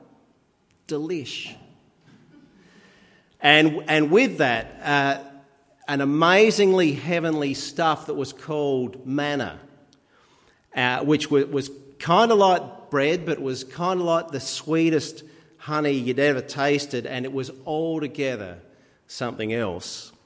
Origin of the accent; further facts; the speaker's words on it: Minlaton, South Australia, Australia; I grew up at Minleton on York Peninsula, and we had a local character by the name of Jeff Cook.